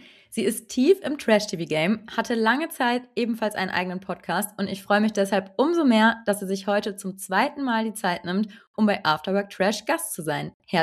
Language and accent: German; Cologne, North Rhine-Westphalia, Germany; Mein Glück, weil ich komme aus Köln.